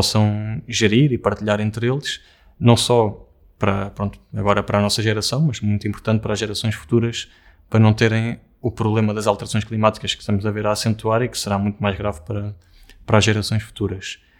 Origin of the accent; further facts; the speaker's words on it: Lisbon, Portugal; o bairro Telheiras, onde eu cresci, onde vivi quase toda a minha vida